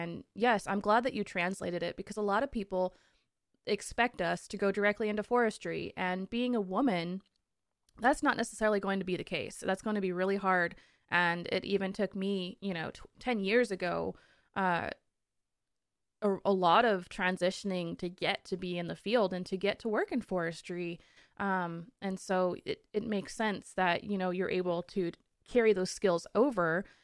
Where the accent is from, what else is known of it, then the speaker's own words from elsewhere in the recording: Washington, United States; I grew up in Western Washington on the coast, and I'm so excited that you're doing your great work in Oregon.